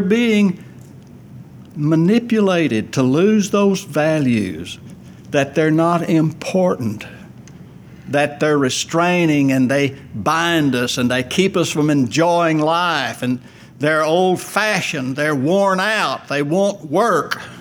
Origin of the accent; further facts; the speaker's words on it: United States; Now, I was born in America, reared in America, educated in America.